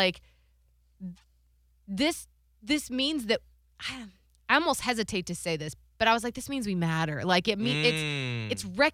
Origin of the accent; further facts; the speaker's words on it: Cleveland, Ohio, United States; obviously I'm from Cleveland, Ohio, and maybe it's like a lot of kids bond with their parents over this.